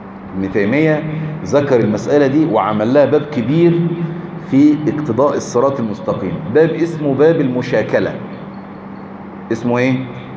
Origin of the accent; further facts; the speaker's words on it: Egypt; خلاص كده احنا مصريين